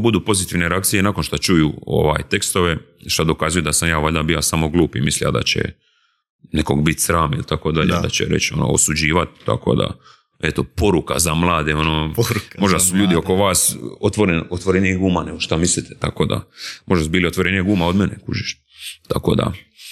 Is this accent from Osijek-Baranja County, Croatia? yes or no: no; Split, Split-Dalmatia County, Croatia; Gdje sam došao iz Splita za Zagreb